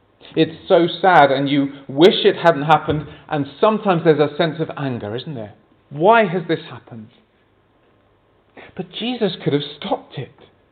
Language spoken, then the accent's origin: English; England, United Kingdom; When I was growing up in England